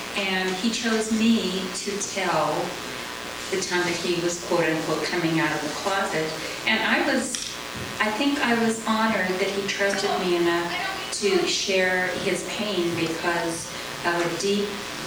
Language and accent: English; California, United States; from El Nacero, California.